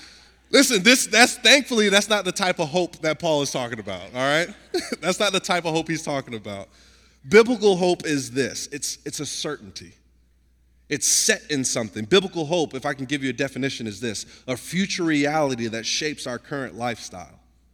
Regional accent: Nashville, Tennessee, United States; I'm from Nashville, Tennessee, right? I live there now, right? But live in Nashville, Tennessee.

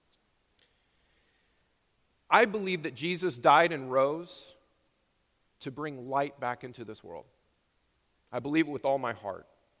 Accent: Texas, United States; God has planted me back in my home state of Texas, which is the best state in the world.

